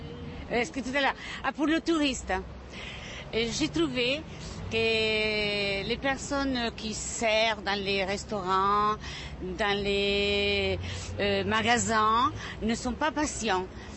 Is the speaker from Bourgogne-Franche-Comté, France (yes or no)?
no; Paris, Île-de-France, France; je viens de Paris.